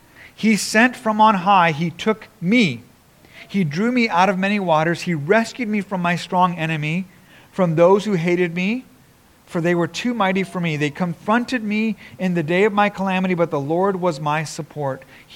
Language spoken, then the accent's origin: English; Japan; growing up in Japan, we had many temples around us.